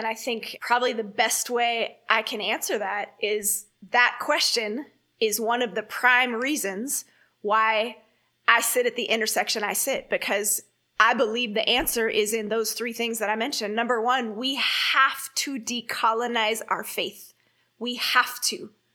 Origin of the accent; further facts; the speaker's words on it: Oakland, California, United States; also born or lived in Soweto, South Africa; growing up in East Oakland, you know, it's the birthplace of the Black Panther Party, and then spending a decade in Soweto